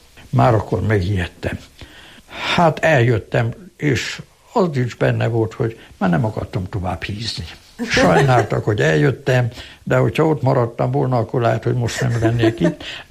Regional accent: Great Hungarian Plain, Hungary; Én, mint alföldi ember, az iparvidéket nem tudtam megszokni.

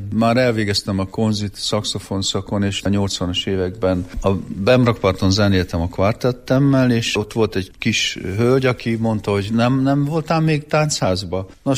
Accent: Földes, Hajdú-Bihar, Hungary; also born or lived in Budapest; kicsi koromban én az Alföldön nevelkedtem, Földes nevű községbe, Hajdú-Bihar megyében van, anyukám ott született, fölköltözött Pestre

